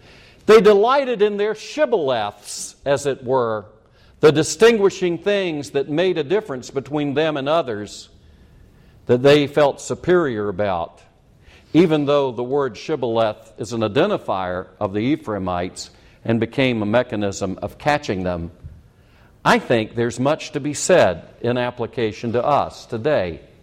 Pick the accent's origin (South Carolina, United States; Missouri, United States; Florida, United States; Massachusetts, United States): South Carolina, United States; Having been born and raised in South Carolina in the 40s and 50s, finishing high school and finishing college in the 60s, I've seen a lot happen in my lifetime.